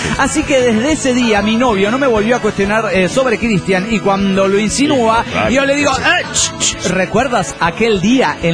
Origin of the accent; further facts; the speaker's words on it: New Jersey, United States; born there; now in San Marcos, United States; Sangre mexicana aquí, pero yo nací en New Jersey. Así que, bueno, ahora vivo en Austin, Texas. O vivía porque me acabo de mudar a la Universidad de San Marcos, Texas.